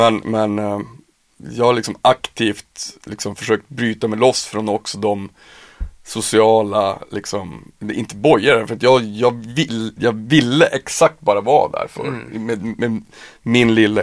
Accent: Piteå, Norrbotten County, Sweden; moved away as an adult; jag flyttade ju när jag var 19 från Piteå.

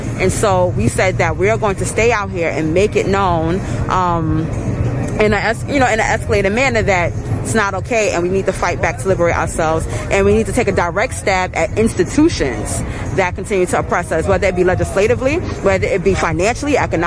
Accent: Brooklyn, New York, United States; You know, I'm from Brownsville, Brooklyn.

